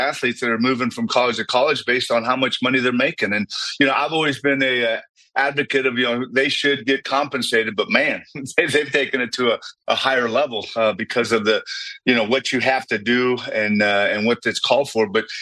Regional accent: Ontario, California, United States; Yeah, I grew up in Ontario, California, about 40 miles east of L.A.

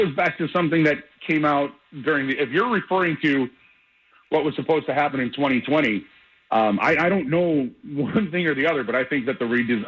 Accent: New York, United States; growing up where I grew up in Western New York, you know, I'd hear it from certain people

